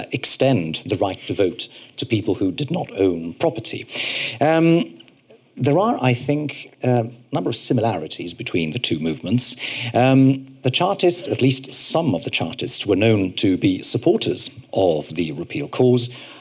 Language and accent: English; Italy; and even in Italy, my home country.